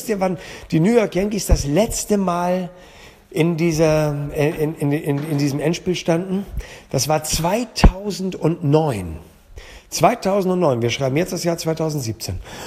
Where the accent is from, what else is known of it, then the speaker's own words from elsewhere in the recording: Hamburg, Germany; Vielleicht würde meine Wahl am Ende auf Hamburg fallen, weil es meine Heimat ist